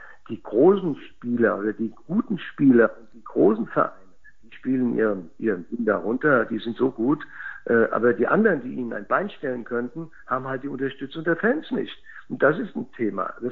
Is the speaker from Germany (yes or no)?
yes; Mainz, Rhineland-Palatinate, Germany; wenn man am Rosenmontagszug als Mainzer einen eigenen Wagen bekommt